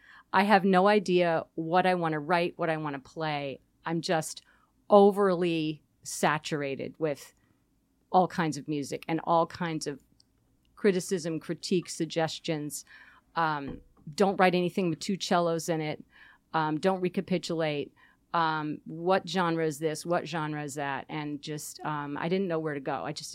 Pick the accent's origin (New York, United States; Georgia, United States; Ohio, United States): New York, United States; Hamilton; Hamilton, New York.